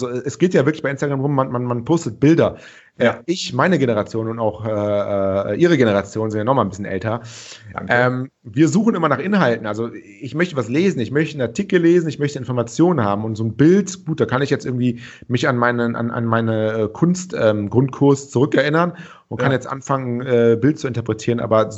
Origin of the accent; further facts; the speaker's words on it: Cologne, North Rhine-Westphalia, Germany; was mich als Kölner super natürlich sehr freut